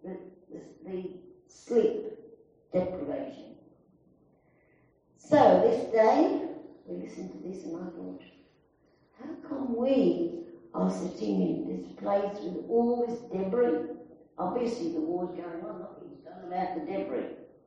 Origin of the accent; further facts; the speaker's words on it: Birmingham, West Midlands, United Kingdom; I'm originally from Birmingham, UK, and I went through the Nazi Blitz in Birmingham.